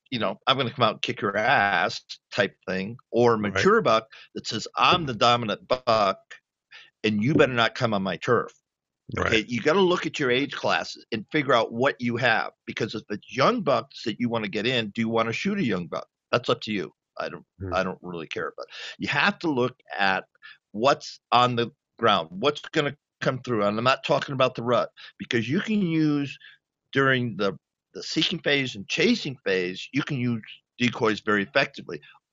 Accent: Massapequa, New York, United States; also born or lived in Rhode Island; yeah, so I grew up kind of where John grew up. I was born in Rhode Island, went to Massapequa High School in Long Island.

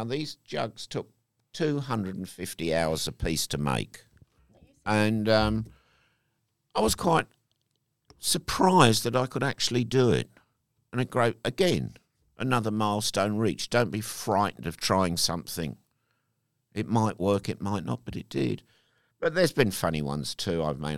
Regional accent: England, United Kingdom; being an Englishman, I'm probably a frustrated grocer, having a shop like Margaret Thatcher.

